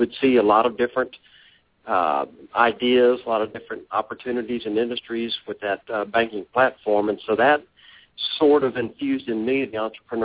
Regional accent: Baytown, Texas, United States; I'm originally from Houston. I grew up in Baytown, which is just on the east side of town, and have been in the Woodlands area for about 10 years.

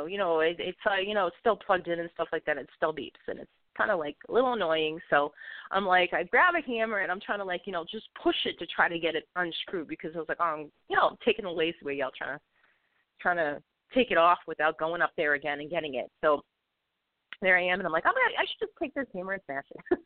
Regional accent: Boston, Massachusetts, United States; accent: Bostonian; Even more so, even with my Bostonian accent.

